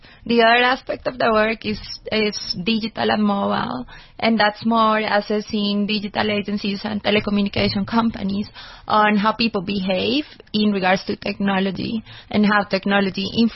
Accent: Colombia; moved away; also born or lived in United States

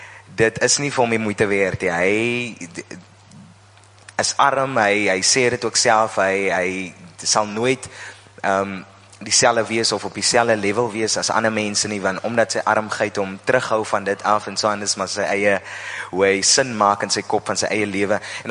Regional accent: Oudtshoorn, Western Cape, South Africa; Ek is van die Karoo, ek is van Oudtshoorn, ek het op Oudtshoorn groot geword en so aan.

